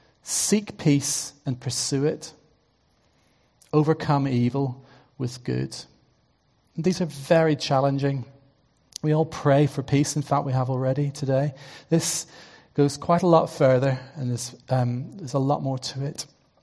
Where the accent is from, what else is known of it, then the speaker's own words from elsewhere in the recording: Northern Ireland, United Kingdom; some of you remember violence in your homeland or your home city, as I do from growing up in Northern Ireland.